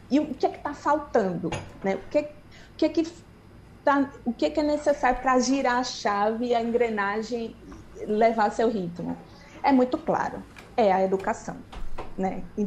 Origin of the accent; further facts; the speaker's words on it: Brazil; Wagner, eu sou brasileira, não desisto nunca.